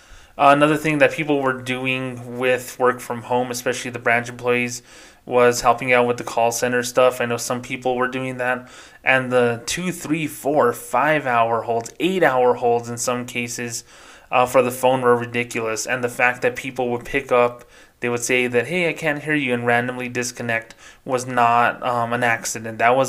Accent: Socorro, New Mexico, United States; near my hometown of Socorro, New Mexico, in Belen, New Mexico

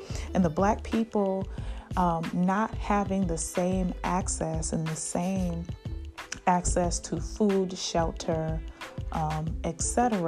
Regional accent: United States; born there; Like, I was born in America, and my roots are there.

